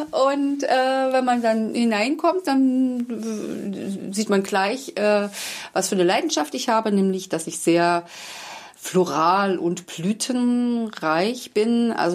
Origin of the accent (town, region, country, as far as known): Wangelin, Mecklenburg-Vorpommern, Germany